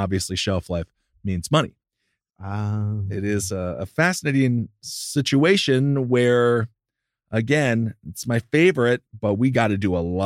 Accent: Wisconsin, United States; I'm from Wisconsin. I love cheese.

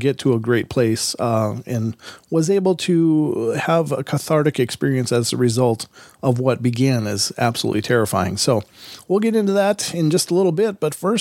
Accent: Dundee, Oregon, United States; I went looking for haunted places nearby us. I'm from Dundee, Oregon, so I got online and looked around and found the story of the Lafayette Cemetery.

